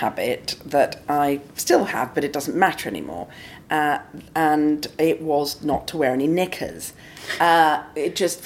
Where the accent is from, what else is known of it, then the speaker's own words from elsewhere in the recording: Scotland, United Kingdom; Oh, I'm Scottish.